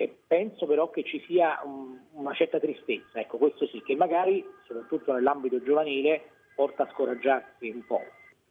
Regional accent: Rome, Lazio, Italy; io sono romano e sono sempre stato a Roma.

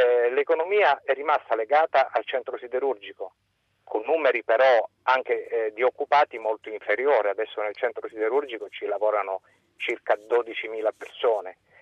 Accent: Taranto, Apulia, Italy; born there; nonostante io sia nato a Taranto, nonostante abbia 52 anni

